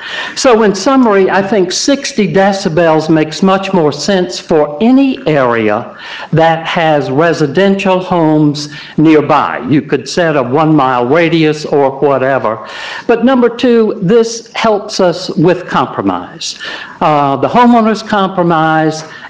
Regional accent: Mount Pleasant, United States; I grew up in Mount Pleasant. I chose to live in a mixed area because that's the way it was growing up.

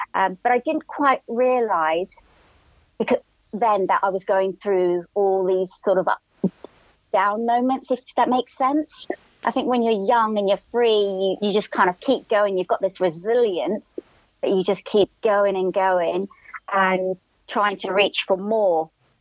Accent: Dubai, United Arab Emirates; And we moved as a family to the Middle East, Dubai. And I did all my schooling there. So I grew up in the Middle East.

